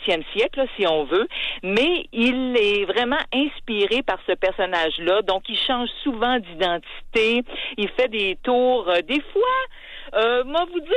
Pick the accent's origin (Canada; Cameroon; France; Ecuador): Canada; Quebec; en tout cas chez nous au Québec.